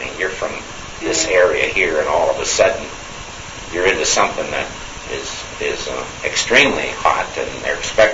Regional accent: Detroit Lakes, Minnesota, United States; born there; Well, I was born in Detroit Lakes, Minnesota, at the home of a Mrs. Gridley

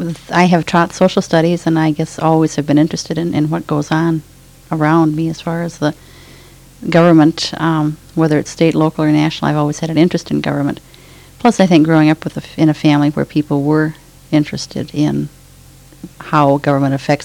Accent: La Crosse, Wisconsin, United States; born there; I was born in La Crosse, Wisconsin, March 17th, 1938.

